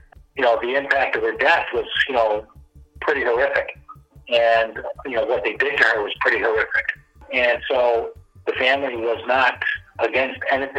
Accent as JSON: {"language": "English", "town": "Brooklyn", "region": "New York", "country": "United States", "tie": "born there", "said": "I was born in Brooklyn, Coney Island."}